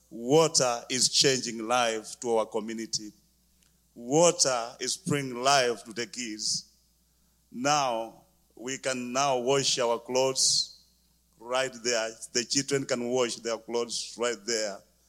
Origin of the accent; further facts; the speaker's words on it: Bungoma, Bungoma County, Kenya; Well, I come from Africa, Bungoma, Kenya.